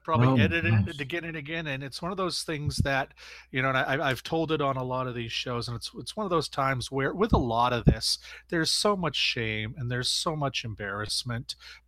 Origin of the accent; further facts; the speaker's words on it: Maine, United States; Well, I am originally from Central Maine. I still live here.